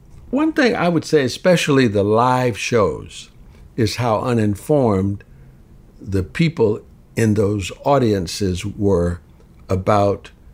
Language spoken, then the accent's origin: English; Southern US, United States; I grew up in the Jim Crow South